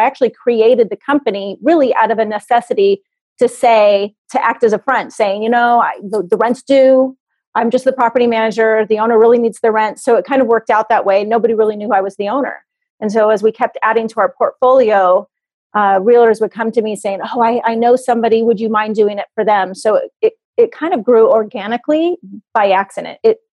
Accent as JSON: {"language": "English", "region": "Minnesota", "country": "United States", "said": "I'm from Minnesota, and I run a property management company since 2001."}